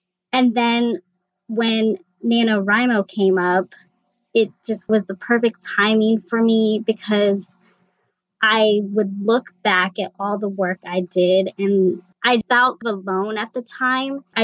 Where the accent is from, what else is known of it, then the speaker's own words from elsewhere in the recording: Midwest, United States; I grew up in Midwest suburbia.